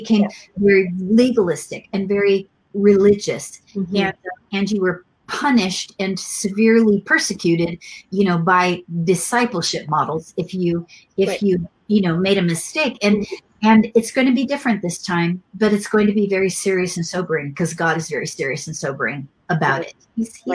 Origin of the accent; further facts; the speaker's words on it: United States; So for me, now I'm American and you are a Canadian.